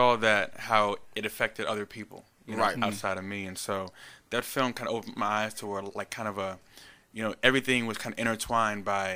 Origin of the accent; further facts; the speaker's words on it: Alexandria, Virginia, United States; And I'm from Alexandria, Virginia.